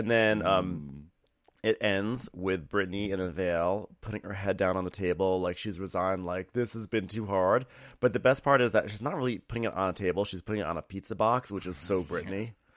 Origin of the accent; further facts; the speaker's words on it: United Kingdom; Yes, I'm British.